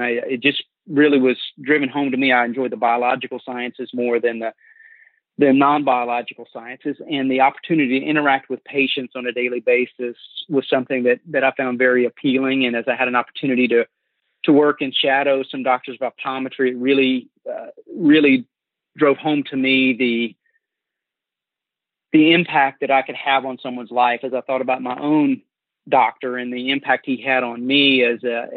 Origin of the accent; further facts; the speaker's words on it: Baton Rouge, Louisiana, United States; had a great job opportunity in my hometown of Baton Rouge with what was then Exxon Chemical.